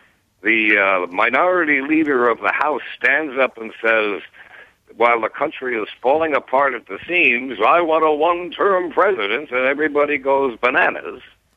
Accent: New York City, New York, United States; born there; I was born in New York City, and I'm a Yankee.

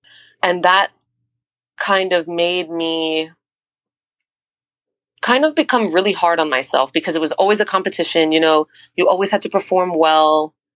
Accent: Bronx, New York, United States; I grew up in the Bronx, so they were super scared of me taking the train.

